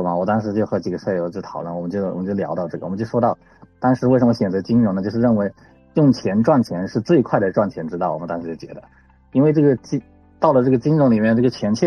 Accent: Qujing, Yunnan, China; now in Hangzhou, China; 然后我是那个96年出生的，然后我家乡是在云南曲靖，然后家里面呢也是就普通的农民

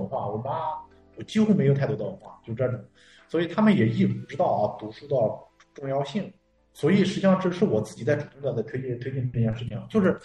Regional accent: Henan, China; 我的家乡河南这边说起吧。我是90后，91年，就是我的小学、初中都是在我们镇，我就生活在镇上，在我们镇上过来了。

